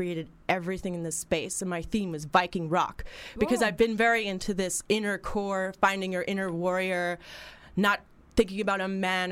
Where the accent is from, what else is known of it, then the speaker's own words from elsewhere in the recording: New York, United States; also born or lived in London, United Kingdom; Well, I spent a lot of time in London. I'm from New York, but I also have Swedish origin.